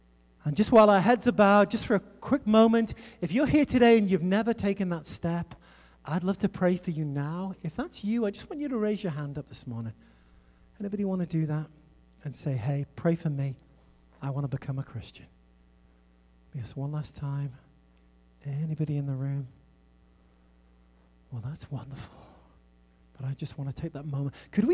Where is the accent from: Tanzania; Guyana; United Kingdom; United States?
United Kingdom; England; And I'm from Old England. We're worse.